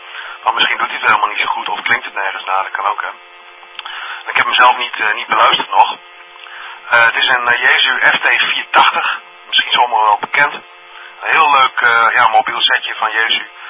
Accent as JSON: {"language": "Dutch", "town": "Zutphen", "region": "Gelderland", "country": "Netherlands", "said": "Nou, ik kom uit Zutphen, mijn home QTH is Zutphen."}